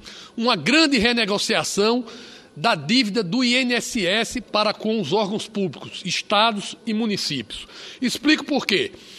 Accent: Roraima, Brazil; o município de Alto Alegre, lá no meu estado de Roraima

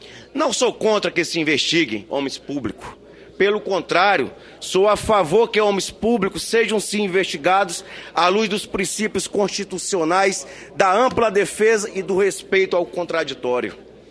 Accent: Acre, Brazil; a minha terra amada, que é o meu querido estado do Acre.

